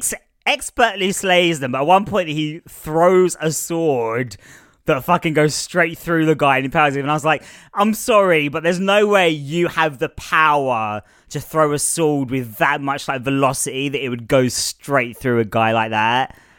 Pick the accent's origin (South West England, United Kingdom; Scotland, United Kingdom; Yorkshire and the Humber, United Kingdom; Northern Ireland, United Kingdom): Scotland, United Kingdom; I'm Scottish and you're posh and British. Let's make a podcast.